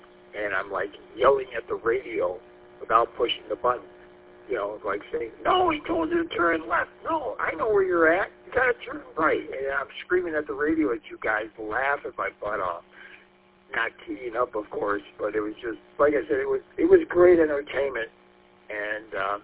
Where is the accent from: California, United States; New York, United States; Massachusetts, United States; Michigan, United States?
Michigan, United States; St. Clair Shores; Well, I'm originally from St. Clair Shores, but, you know, in Macomb County